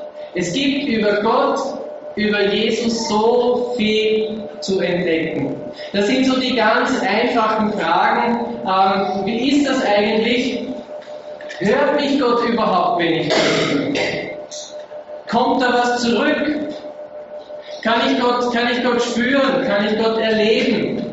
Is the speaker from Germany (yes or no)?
no; Salzkammergut, Austria; Ich komme aus dem Salzkammergut, aus der Gegend vom Dachstein.